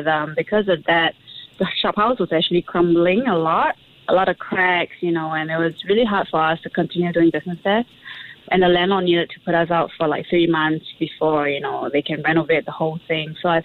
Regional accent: Singapore; being a Singaporean, I just wanted to take what I've learned abroad back here and just start something.

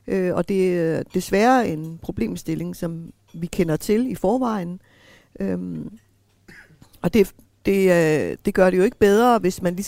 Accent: Greenland; now in Denmark; jeg kender rigtig meget fra mit hjemland. Min far bor selv foran uranminen, som vi kalder det i Grønland

